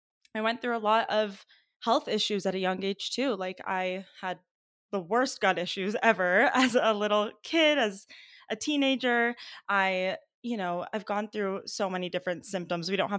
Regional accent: California, United States; also born or lived in Iran; And, you know, I'm Persian. I was born in Iran, actually, and my family immigrated to the US when I was just 3 years old. And we moved to California.

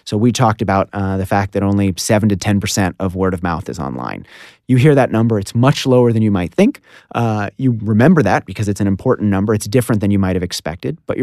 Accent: Washington, District of Columbia, United States; Washington, D.C.

